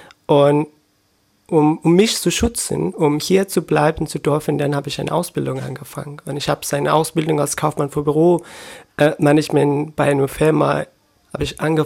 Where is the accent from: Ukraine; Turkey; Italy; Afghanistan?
Afghanistan; moved away as an adult; now in Germany; Ich bin um 1990 bin ich in Afghanistan geboren und zur Schule gegangen und auch der Uni. Und am Ende 2015 bin ich nach Deutschland als Geflüchteter hergekommen.